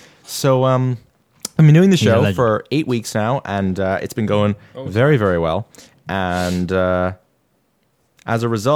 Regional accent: Ireland; Some people saying I sound American. Some people saying I sound Irish. I'd like to clarify, I am an Irishman.

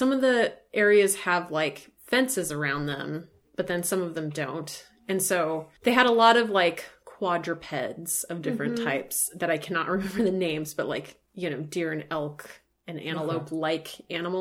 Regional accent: Washington, United States; So I grew up in Washington State. I'll say that first of all. So I had never heard of this thing before. I went to college here in Salem.

